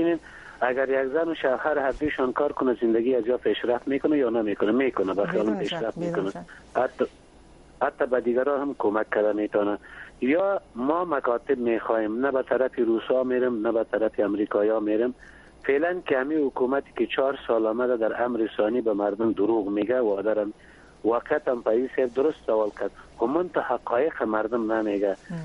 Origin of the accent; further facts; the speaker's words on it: Kabul, Afghanistan; از کابل هستم